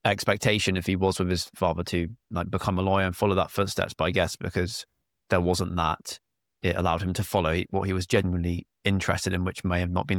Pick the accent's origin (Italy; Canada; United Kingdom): United Kingdom; South East England; Because I'm from Kent.